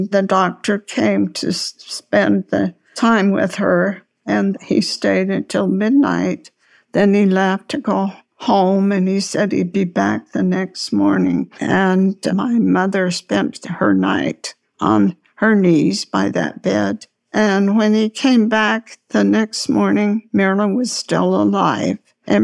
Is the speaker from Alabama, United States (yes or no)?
no; Ogden, Utah, United States; I grew up in Ogden, and I went to the Lorne Farr School, and I lived on 22nd Street. At first, we lived on Jackson and 22nd, and we lived in the 13th Ward.